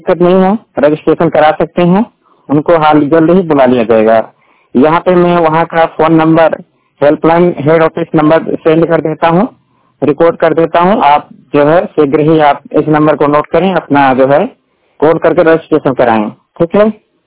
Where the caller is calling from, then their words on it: Jaunpur, Uttar Pradesh, India; जिला जौनपुर उत्तर प्रदेश से बात कर रहा हूँ। प्रेजेंट टाइम में मैं अपने निजी आवास से हूँ